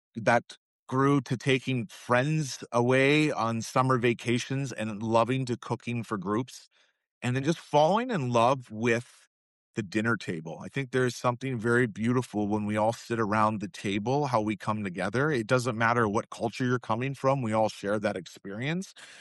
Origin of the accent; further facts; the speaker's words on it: Vancouver, British Columbia, Canada; so I'm from Canada, Vancouver. That's where I grew up. Lived all over the west coast of Canada, up in the Pacific Northwest.